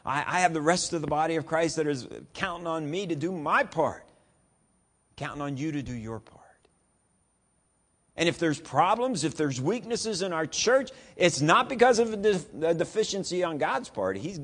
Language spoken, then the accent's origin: English; Columbus, Ohio, United States; when I grew up in Columbus, Ohio, and when I was in the youth group in Columbus